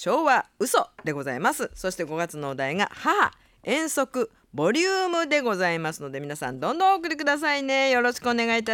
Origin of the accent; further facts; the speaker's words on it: Goto, Nagasaki, Japan; 私の生まれ育った五島ではタコと呼んでいました